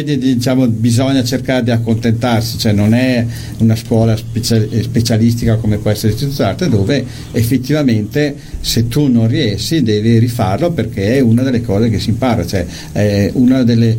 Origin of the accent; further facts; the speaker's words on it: Trentino-Alto Adige, Italy; io sono trentino, bene o male